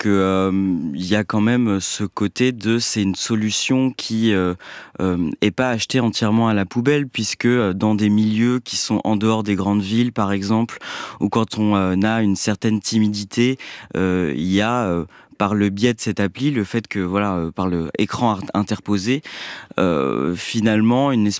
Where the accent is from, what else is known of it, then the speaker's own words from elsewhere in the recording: Pays de la Loire, France; en milieu rural, parce que je viens de Vendée, dans un petit lycée de 600 élèves